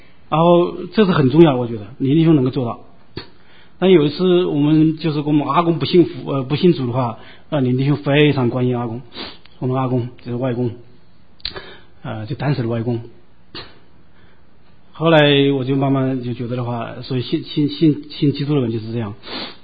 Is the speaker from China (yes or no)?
yes; China; moved away; 我们都是从大陆来的嘛，中南区都是从大陆来的